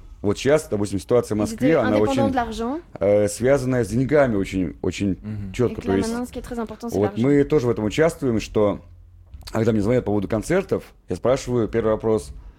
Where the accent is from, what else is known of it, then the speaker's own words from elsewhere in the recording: Riga, Latvia; Вот в Риге, я просто вырос в Литоне, Letonian country.